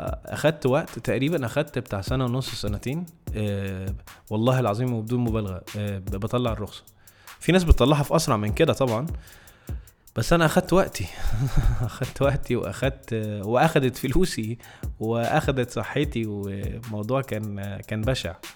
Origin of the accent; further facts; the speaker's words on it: Egypt; انا معتمد بقى ان انا جاي من مصر